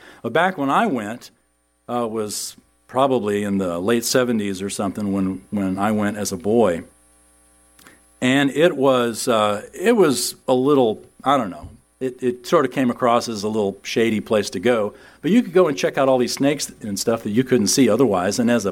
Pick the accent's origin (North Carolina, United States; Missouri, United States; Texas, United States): Texas, United States; San Antonio; Well, I grew up in San Antonio